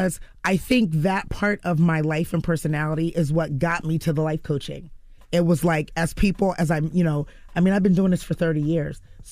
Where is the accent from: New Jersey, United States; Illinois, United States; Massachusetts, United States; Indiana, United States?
New Jersey, United States; So growing up in Jersey